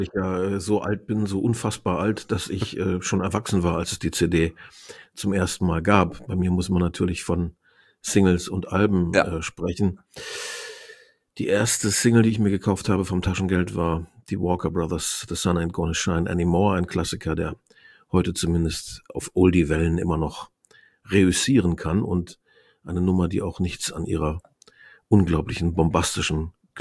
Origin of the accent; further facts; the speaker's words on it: Osnabrück, Lower Saxony, Germany; Und da haben wir auch im Raum Osnabrück, wo ich aufgewachsen bin, ziemlich regelmäßig gespielt.